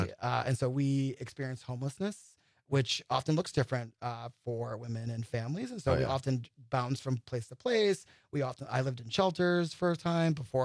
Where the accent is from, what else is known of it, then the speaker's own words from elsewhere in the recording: Springfield, Massachusetts, United States; I'm from Springfield, Massachusetts, home of Dr. Seuss.